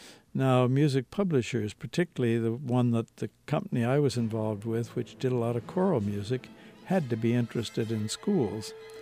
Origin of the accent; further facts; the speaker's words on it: Cleveland, Ohio, United States; Well, my first attempts came out of the fact that I came from Cleveland, Ohio.